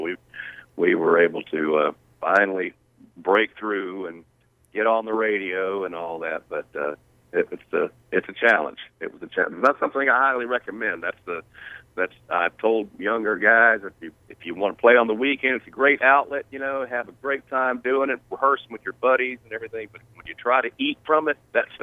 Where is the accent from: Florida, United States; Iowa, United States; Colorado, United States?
Florida, United States; Jacksonville; And, you know, we came from Jacksonville, Florida.